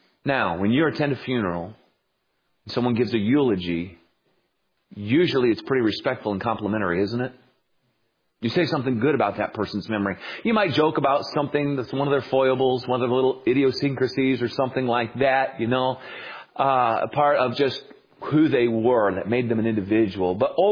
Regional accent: South Carolina, United States; Now, I'm from South Carolina. In South Carolina, we have a get out of jail free card.

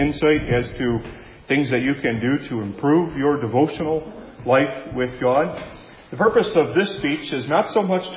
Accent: Doon, Iowa, United States; also born or lived in Grand Rapids; I grew up in Doon, Iowa, a small town that recently became publicized as a result of a train derailment

